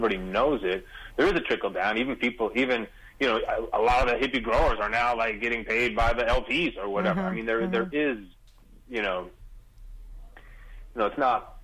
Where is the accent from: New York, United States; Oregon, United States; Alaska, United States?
Oregon, United States; I'm from Oregon, so I've seen it all kind of happen in my little microcosmic world.